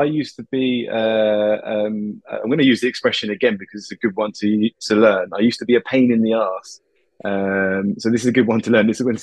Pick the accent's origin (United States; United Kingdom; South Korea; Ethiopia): United Kingdom; England; And my family moved back to England because my mum is English. And I grew up in England, so English is my first language, although I do have a Spanish passport. And in the house, the common language was English, mostly.